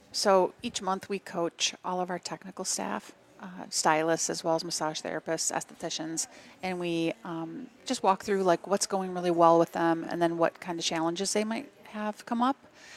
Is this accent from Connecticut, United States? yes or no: no; Madison, Wisconsin, United States; I mean, I didn't grow up in a small town. I grew up in Madison.